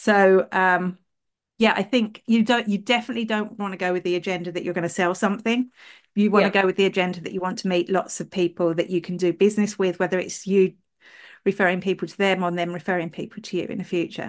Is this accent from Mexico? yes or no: no; England, United Kingdom; accent: English; now in Ireland; Even though I know I sound English, I am originally English. I'm 30 years in Ireland. I'm just going to sound like this for life.